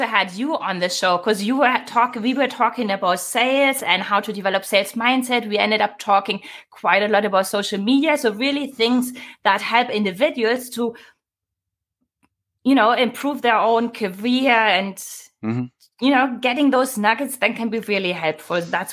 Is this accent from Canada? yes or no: no; Germany; moved away as an adult; also born or lived in United States; And I lived in Germany till I was 22, 23 or something like that.